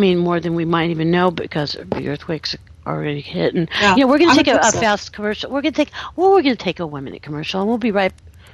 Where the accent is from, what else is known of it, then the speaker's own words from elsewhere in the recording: California, United States; For years, because I grew up in California and the earthquakes, it was true.